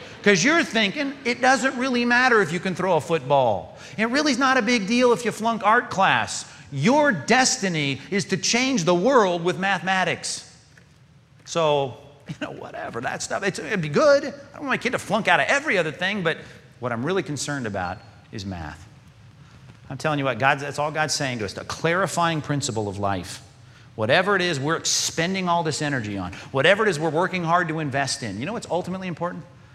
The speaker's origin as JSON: {"language": "English", "town": "Long Beach", "region": "California", "country": "United States", "tie": "born or raised there", "said": "I've told you several times I grew up in Long Beach."}